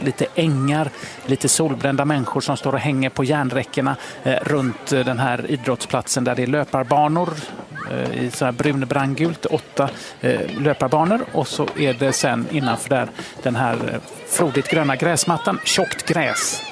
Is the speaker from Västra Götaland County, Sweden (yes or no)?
no; Kävlinge, Skåne, Sweden; Jag kommer också från Kävlinge faktiskt.